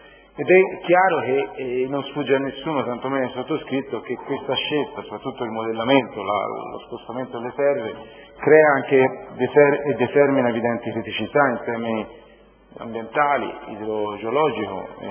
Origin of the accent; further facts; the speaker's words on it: Costa Nuova, Tuscany, Italy; Io lo dico da cittadino, nato e cresciuto a Costa Nuova, che quella strada ci ha fatto conto.